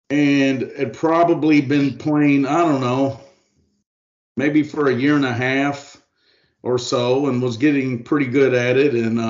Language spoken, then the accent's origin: English; Louisville, Kentucky, United States; Actually, I grew up in Louisville.